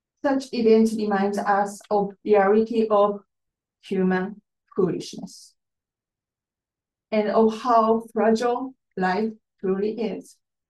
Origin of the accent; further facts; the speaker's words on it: Fukuoka, Japan; So if you have been to Japan, so Fukuoka is the south west kind of end, so the closest town to Korea.